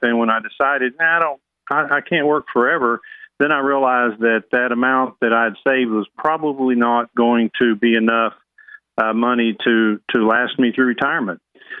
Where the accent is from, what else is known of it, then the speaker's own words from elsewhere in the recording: Dallas, Texas, United States; I'm from Dallas and lived here my entire life